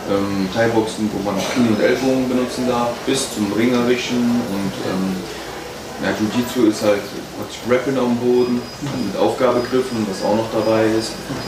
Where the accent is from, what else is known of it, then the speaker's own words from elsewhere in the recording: Aachen, North Rhine-Westphalia, Germany; ich bin 29 Jahre alt. Ja, bin aus Aachen selber auch, bin auch hier geboren